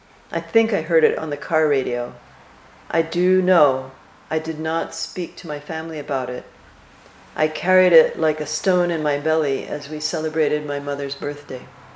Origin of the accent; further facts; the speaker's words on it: New Jersey, United States; I was raised in the Calvary Baptist Church, the first Calvary Baptist Church in a little town in New Jersey.